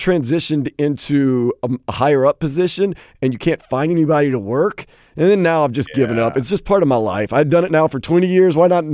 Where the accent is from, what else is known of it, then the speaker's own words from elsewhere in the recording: New Orleans, Louisiana, United States; So usually growing up in the South, like New Orleans, what you do on Memorial Day, no matter what holiday it is, you shoot off a ton of fireworks.